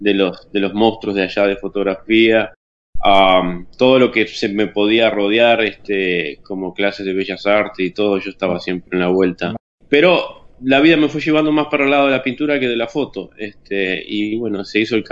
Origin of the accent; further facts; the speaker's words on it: Montevideo, Uruguay; Estaba en Montevideo.